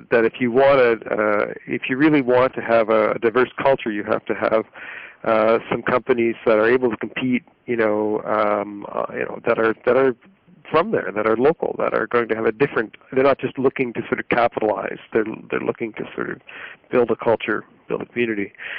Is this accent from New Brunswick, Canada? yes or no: yes; New Brunswick, Canada; moved away as an adult; also born or lived in Ontario; I'm from New Brunswick, which is just sort of next door, you know, just north of Maine, right? So I grew up there and then did some university in Ontario for a while and ended up back here